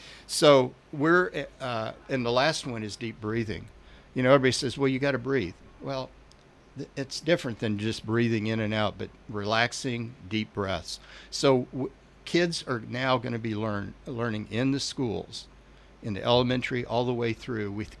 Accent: California, United States; I'm from Central California, rural California

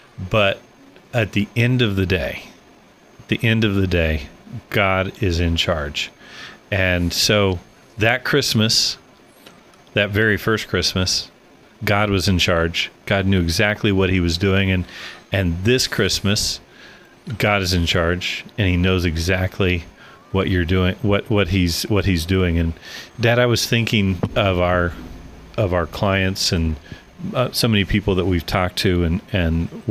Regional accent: Altamont, Kansas, United States; now in Independence, United States; I live in Independence, but I grew up in Altamont, and so it'd be like me having to go back to Altamont, where I was from

